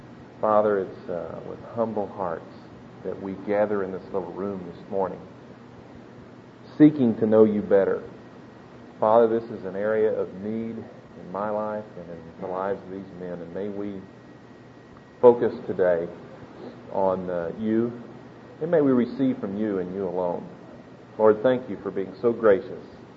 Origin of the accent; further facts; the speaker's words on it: Oklahoma City, Oklahoma, United States; I'm from Oklahoma City.